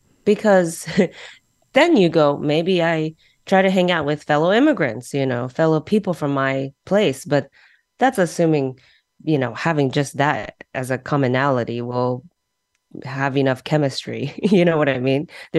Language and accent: English; United States; when I was growing up in the States as an immigrant, formerly undocumented immigrant